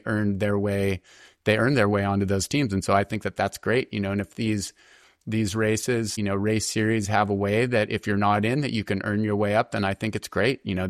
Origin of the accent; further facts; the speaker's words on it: California, United States; You know, when I grew up racing on the SoCal race circuit and Kurt and I, of course, are sprinters.